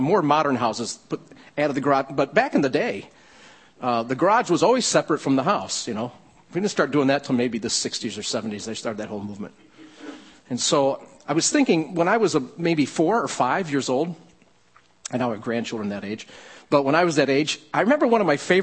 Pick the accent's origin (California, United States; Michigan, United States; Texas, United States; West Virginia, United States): Michigan, United States; Growing up in Livingston County till I was a teenager, and then going to high school at Gates Chilai, and then graduating high school there, and I went to college at Michigan State University